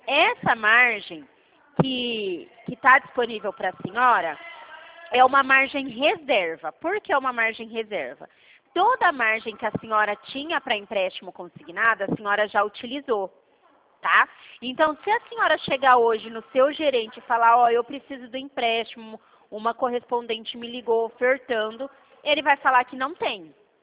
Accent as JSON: {"language": "Portuguese", "town": "Presidente Prudente", "region": "São Paulo", "country": "Brazil", "said": "a gente é daqui de Presidente Prudente."}